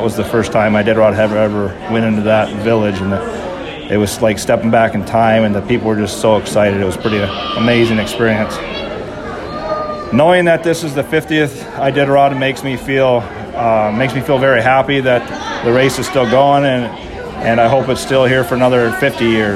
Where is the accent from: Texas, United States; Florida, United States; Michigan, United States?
Michigan, United States; moved away as an adult; now in Alaska, United States; I'm from Michigan originally.